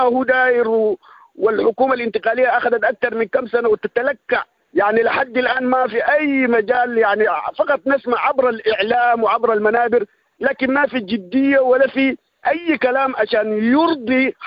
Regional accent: Sudan; بلادنا السودان الحبيب

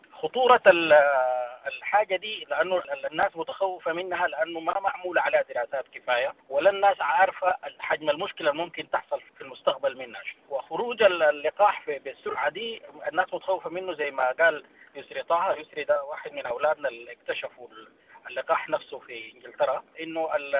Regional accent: Sudan; خصوصا عندنا في السودان

